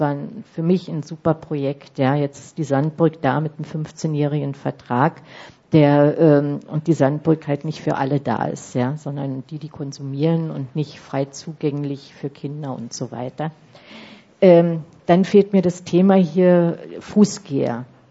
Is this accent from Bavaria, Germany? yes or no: no; Berlin, Germany; also ich komme aus Berlin, merkt man ja vielleicht